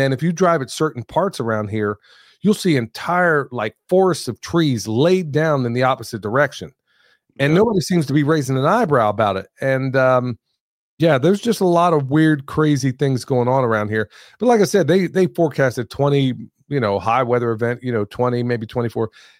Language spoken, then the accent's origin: English; Oklahoma, United States; I know I've grown up in the Midwest. Okay. I grew up in Oklahoma, so I know what a tornado and tornado damage looks like.